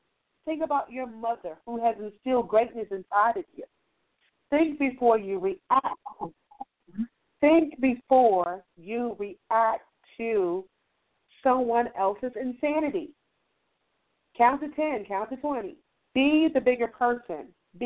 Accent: Mechanicsville, United States; yes, I'm from Mechanicsville all the way, 280 Richardson Street, apartment 4, ever.

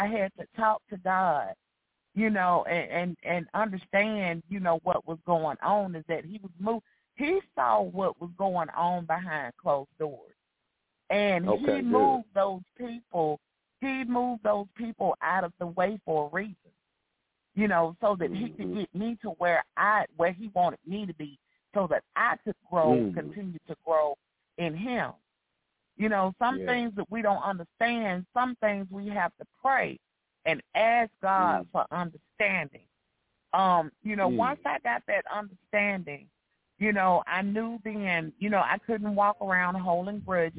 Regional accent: Ashland, Alabama, United States; I am from Ashland, Alabama.

